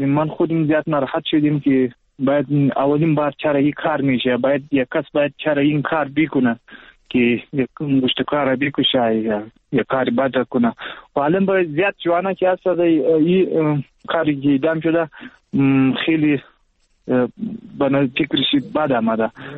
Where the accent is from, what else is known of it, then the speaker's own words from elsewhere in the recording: Zabul, Afghanistan; من مسکن افغان هستیم، از ولایت زابل ولسوالی خاک افغان هست میزنیم.